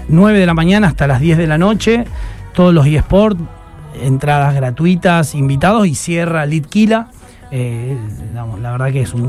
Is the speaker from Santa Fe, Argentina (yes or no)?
yes; Rosario, Santa Fe, Argentina; me emociona como rosarino